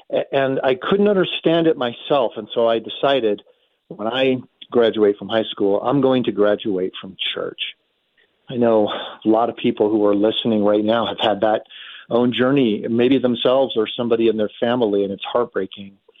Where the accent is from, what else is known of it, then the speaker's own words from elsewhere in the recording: Detroit, Michigan, United States; also born or lived in Oklahoma / Kansas; Well, Susie, I grew up in Detroit, Michigan. It was a very rough place to grow up.